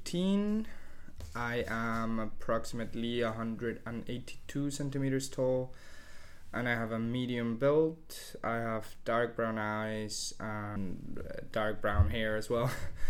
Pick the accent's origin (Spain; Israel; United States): Spain; I would say foods from my home country, like, I don't know.